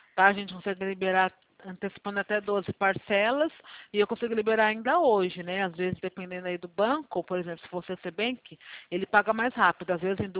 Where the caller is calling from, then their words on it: Itu, São Paulo, Brazil; eu tô falando aqui do interior de São Paulo. A cidade se chama Itu.